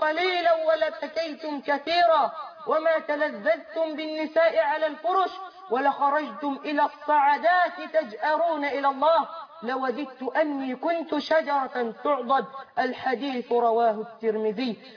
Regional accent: Egypt; بلدنا مصر

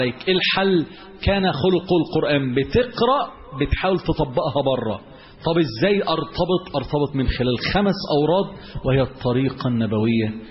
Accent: Alexandria, Alexandria Governorate, Egypt; عندنا في اسكندرية يقولك ما تحكيش في المحكي،

